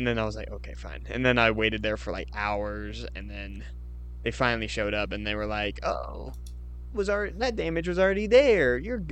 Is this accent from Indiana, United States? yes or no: yes; Indiana, United States; I'm from Indiana. What can I say?